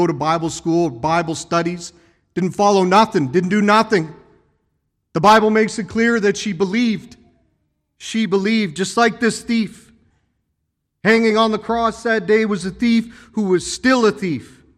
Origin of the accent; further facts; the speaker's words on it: Prince Edward Island, Canada; You go home to my hometown, Surrey, Prince Edward Island, and you say to people